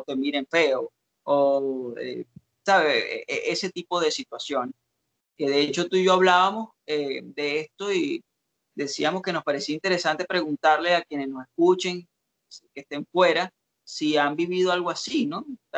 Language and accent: Spanish; Venezuela; Nosotros hablamos de venezolanos porque, bueno, por varias razones. Primero, somos venezolanos.